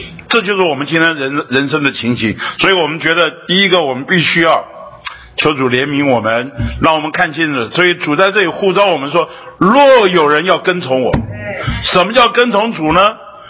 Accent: China; 因为我们中国人说，人生不如意的事十之八九。

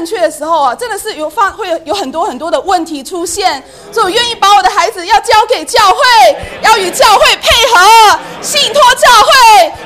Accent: Hong Kong; moved away as an adult; now in Taiwan; 来到后来我就是从香港来到台湾读书，我就很被姊妹们的服侍很受感动。

